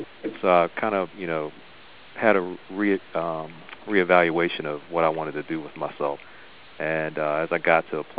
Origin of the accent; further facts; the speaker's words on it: West Virginia, United States; I grew up in West Virginia, by the way, in a little small town right outside of Morgantown, where West Virginia University is located, if that helps place the geography for you.